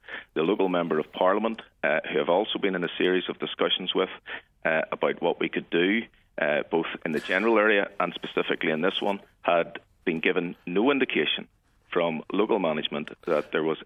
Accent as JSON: {"language": "English", "town": "Belfast", "region": "Northern Ireland", "country": "United Kingdom", "tie": "born or raised there", "said": "I grew up in Belfast in the 70s and 80s."}